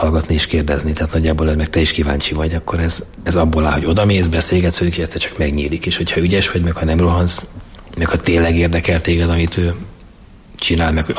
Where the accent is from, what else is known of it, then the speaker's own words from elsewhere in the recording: Budapest, Hungary; a Ferencvárosi rendezőpályaudvar, az ország legnagyobb pályaudvara volt. A Fradi másképpen, itt nőttem föl, jártam középiskolában.